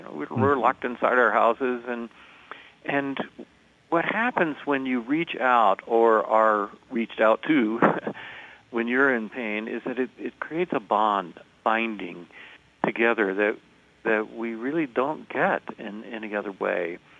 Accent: the South, United States; I grew up in the South, and in my church, it had a lot of things wrong with it.

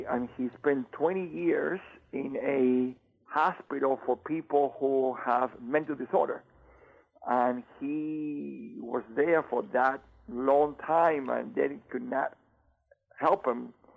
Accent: Cuba; I had a mother who was a witch. She was a medium. All these demons went through her. I am from Cuba.

